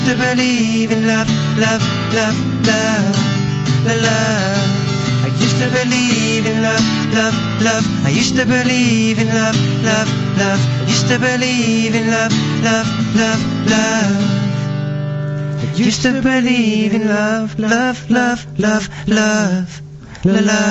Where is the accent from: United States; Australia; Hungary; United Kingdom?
United Kingdom; Southend, East of England; we're both from Southend, so we're trying to start there first